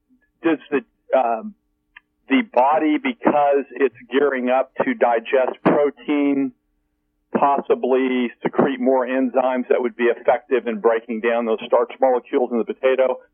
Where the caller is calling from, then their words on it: Missouri, United States; Missouri.